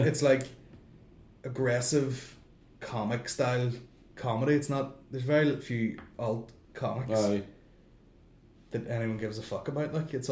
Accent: Northern Ireland, United Kingdom; Like, I'm definitely more Irish than I am British.

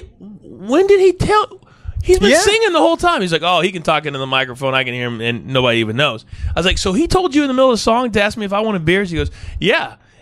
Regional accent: Kansas, United States; I'm born and raised in Kansas.

